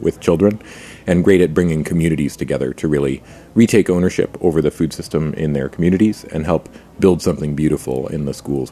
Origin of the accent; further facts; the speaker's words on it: Portland, Oregon, United States; But then we also work in Portland, Oregon, which is it's my hometown, and I know firsthand it's a place where a lot of people are super healthy